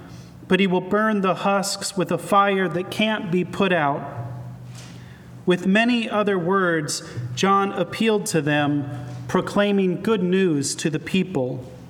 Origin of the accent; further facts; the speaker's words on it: Oklahoma, United States; I'm from Oklahoma. There are a lot of pastors in Oklahoma who preach, "You got to get God" sermons.